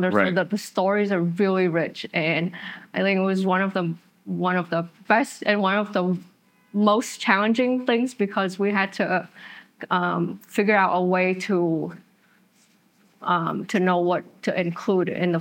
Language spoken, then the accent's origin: English; Vietnam; because I grew up in Vietnam